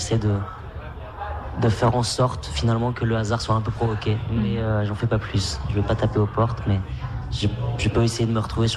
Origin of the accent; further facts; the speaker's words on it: Nouvelle-Aquitaine, France; now in Paris, France; parce que je viens du Pays Basque. Et souvent, j'aime bien parler de ce pays.